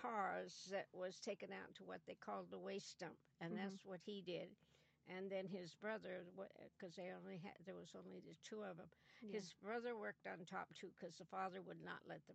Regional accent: Grass Valley, California, United States; also born or lived in Nevada City, California; I was born in my grandmother and grandfather's house in Nevada City, but I grew up in Grass Valley, California, which is just 4 miles from Nevada City.

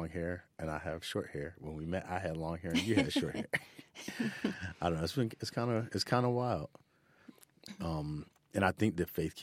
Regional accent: the South, United States; Because I grew up in the South where it's like, a good amount of racism and different things like that.

